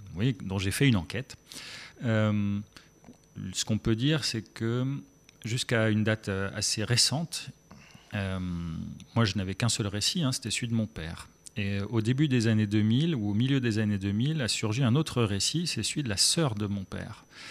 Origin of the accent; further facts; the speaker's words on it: France; first language German; French is a second language; L'allemand, c'est ma langue maternelle. J'ai d'abord grandi en allemand, bien que né en France. Mes deux parents m'ont parlé allemand, petit. Et puis j'ai appris le français en étant scolarisé. Il paraît que je parlais français avec un lourd accent allemand au début.